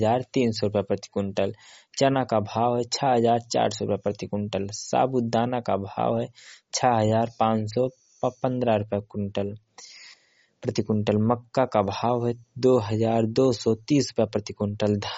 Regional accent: Ambedkar Nagar, Uttar Pradesh, India; मैं स्वयं कन्नौजी अम्बेडकर नगर का रहने वाला हूँ।

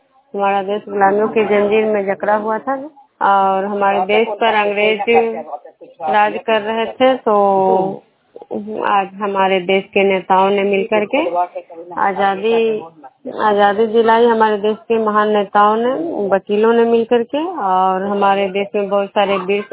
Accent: Vishnupur, Bihar, India; मैं विष्णुपुर ग्राम खुजरा पंचायत नालंदा जिला नगर नरसा प्रखंड के निवासी हूँ।

